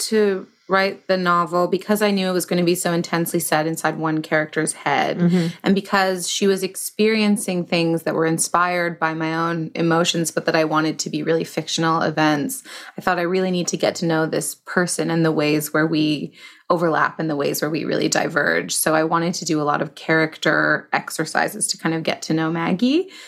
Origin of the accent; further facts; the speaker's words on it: Toronto, Ontario, Canada; I started in Toronto, where I'm from.